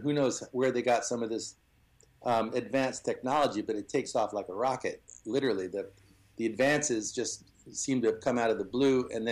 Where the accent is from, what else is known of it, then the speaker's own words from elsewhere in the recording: United States; being American, I guess that would be my natural inclination. I grew up having grown up in it